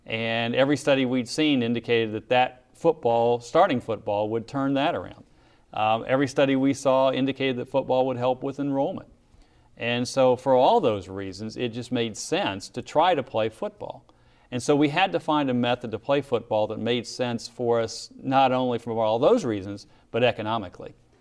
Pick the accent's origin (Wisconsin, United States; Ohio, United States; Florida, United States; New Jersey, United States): Ohio, United States; now in Houston, United States; I grew up in Ohio originally, did my undergraduate at Ball State University, and did my master's work at Ohio University, and then came down to Houston directly thereafter.